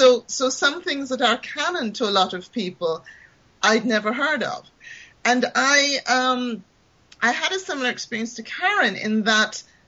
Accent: Jamaica; encountered anything I recognized that was a written form as fantasy or science fiction while I was growing up in Jamaica.

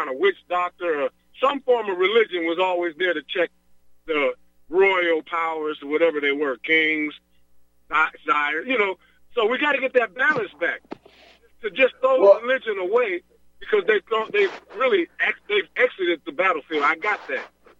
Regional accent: Alabama, United States; Remember, I'm a child of the 60s, and I saw Martin Luther King. I'm from Alabama.

